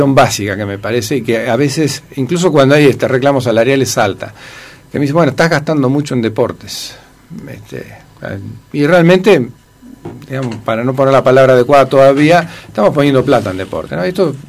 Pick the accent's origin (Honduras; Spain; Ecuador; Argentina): Argentina